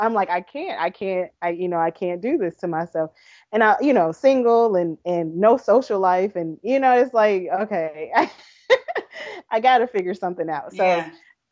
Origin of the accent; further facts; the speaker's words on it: Chicago, Illinois, United States; I knew, you know, the organizations growing up in Chicago, but I had no firsthand